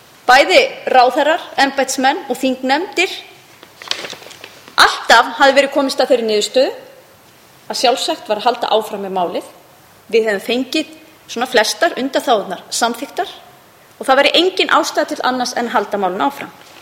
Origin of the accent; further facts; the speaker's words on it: Mosfellsbær, Capital Region, Iceland; sveitastjórnarkosningar í heimabænum mínu Mosfellsbæ